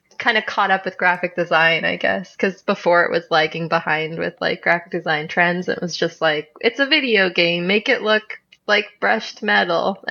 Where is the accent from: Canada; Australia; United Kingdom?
Canada; Nova Scotia; I'm from Nova Scotia, Canada, where you get pretty awful winters, and then it's like generally pretty yucky except for a late spring and summer.